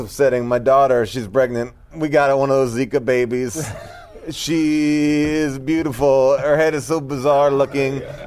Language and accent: English; Long Island, New York, United States; I'm from Long Island. Okay. So you know, I grew up all there. You know, it's like, yeah, that's my hometown.